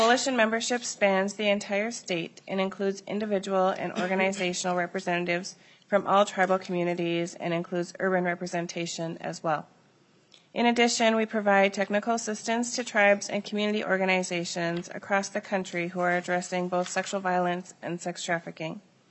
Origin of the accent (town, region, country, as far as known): Minnesota, United States